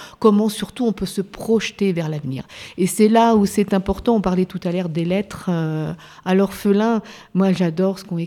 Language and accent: French; Nouvelle-Aquitaine, France; Je suis originaire de la Creuse.